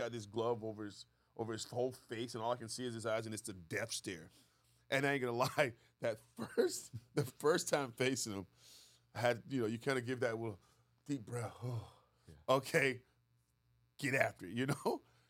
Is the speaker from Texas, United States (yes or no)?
yes; Texas, United States; I grew up in Texas.